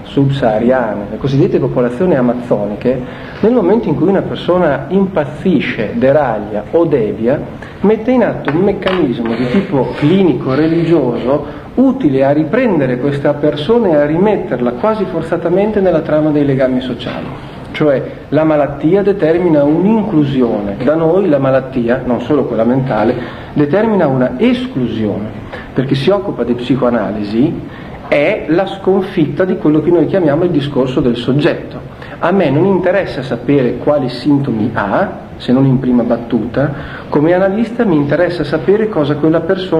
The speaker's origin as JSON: {"language": "Italian", "region": "Tuscany", "country": "Italy", "tie": "born or raised there", "said": "nella mia infanzia il cosiddetto matto o il folle aveva un posto, vale a dire, nel mio paese di origine, toscano, c'era il cosiddetto matto del paese"}